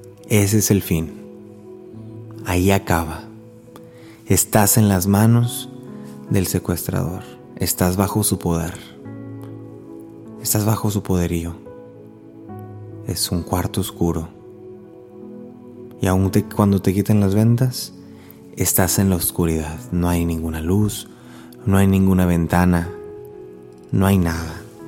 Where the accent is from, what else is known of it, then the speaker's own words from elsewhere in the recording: Mexico; especialmente como mexicano, pues en México abunda la inseguridad.